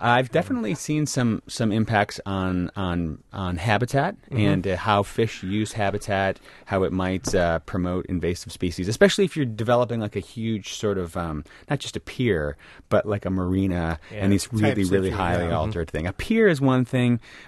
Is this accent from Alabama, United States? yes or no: no; Wisconsin, United States; I grew up on Lake Winnebago, so I'm, you know, Wisconsin.